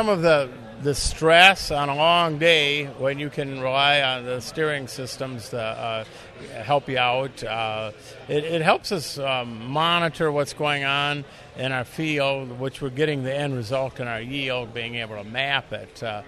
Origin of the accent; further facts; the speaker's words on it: Beaver Dam, Wisconsin, United States; I'm a cash grain farmer, Beaver Dam, Wisconsin.